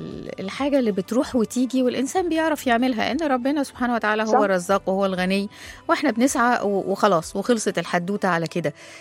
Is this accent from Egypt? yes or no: yes; Egypt; هو طبعا من ناحيته ومن ناحية الأزهر عندنا الاتنين كان في حال التحام ما بينهم كمصريين كده.